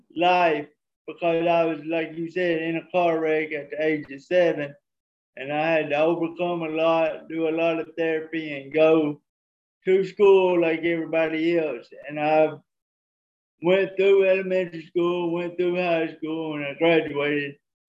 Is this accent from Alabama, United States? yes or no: yes; Tuscaloosa, Alabama, United States; from Tuscaloosa, Alabama.